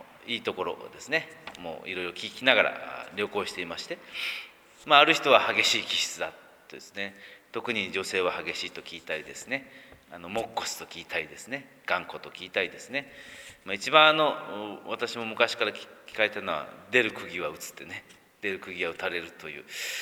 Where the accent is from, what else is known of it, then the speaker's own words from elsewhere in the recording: Kumamoto, Japan; 自分も熊本生まれ熊本育ちなので、